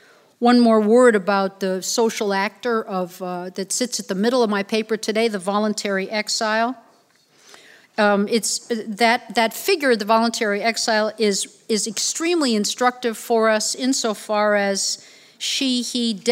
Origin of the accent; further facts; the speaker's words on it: Chicago, Illinois, United States; I'm using one of Chicago, my hometown, one of Chicago's favorite pictures as the sort of exemplum virtutis.